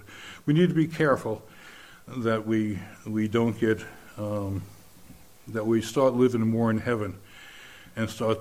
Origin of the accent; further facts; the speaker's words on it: New York, United States; Because I was from New York, in a junkie place, okay? But I went home, because that's where I was from. That was my home.